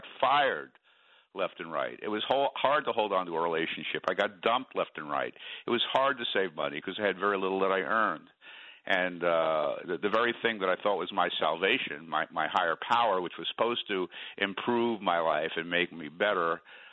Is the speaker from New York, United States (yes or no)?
yes; New York City, New York, United States; I was raised in New York City by my parents, who were not. It's a Jewish home.